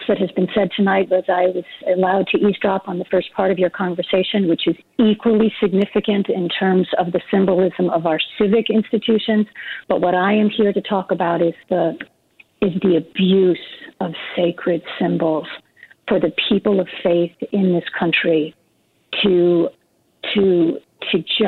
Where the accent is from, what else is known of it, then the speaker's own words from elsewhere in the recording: Minneapolis, Minnesota, United States; I'm from Minneapolis and I'm watching what's happening there